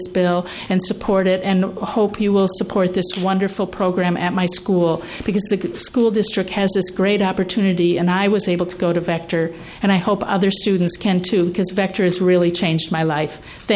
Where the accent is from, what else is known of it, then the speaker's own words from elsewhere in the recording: Sierra Leone; now in United States; I'm from Africa. I'm from a country called Sierra Leone, and I'm a student at Vector right now. I came to America in 2004, and I came from that West African area.